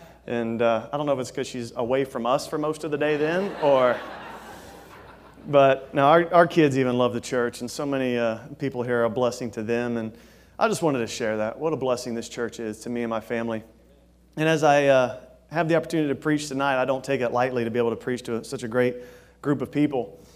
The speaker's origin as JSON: {"language": "English", "town": "Daytona Beach", "region": "Florida", "country": "United States", "accent": "southern drawl", "said": "my deep south, you know, southern drawl. Some of you say, deep south, where are you from? All the way as far south as Daytona Beach. And so where the accent comes from, I have no idea"}